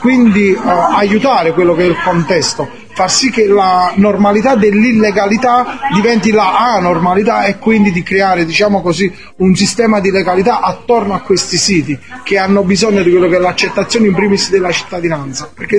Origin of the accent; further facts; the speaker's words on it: Naples, Campania, Italy; Vengo da Napoli, precisamente da Forcella.